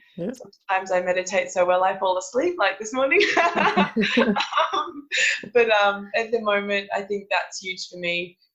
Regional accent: Australia; that we were always going to have good athletes in Australia. You know, we saw so many good swimmers growing up on the Olympics. We're always winning medals.

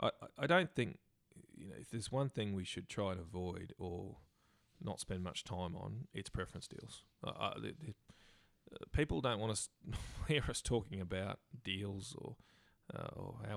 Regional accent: Queensland, Australia; as a Queenslander, I'm a member of the Liberal National Party

